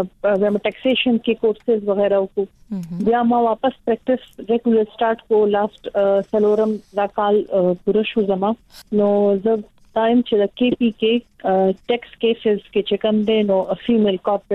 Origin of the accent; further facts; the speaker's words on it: Peshawar, Khyber Pakhtunkhwa, Pakistan; زه په پېښور لوکل یم او زه دلته مطلب دلته پیدا شویل